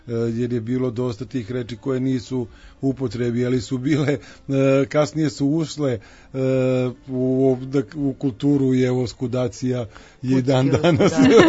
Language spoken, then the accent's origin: Serbian; Niš, Nišava District, Serbia; accent: southern Serbian; sam slab sa dijalektom, bez obzira što imam i akcenat juga, da smo odozdo iz Niša i rodom porodici iz Bele Palanke